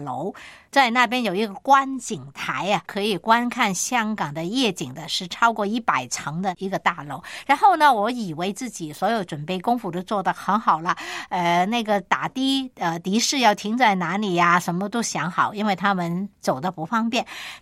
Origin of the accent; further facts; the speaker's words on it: China; 因为我们中国人呢，一个家庭可以散居各地啊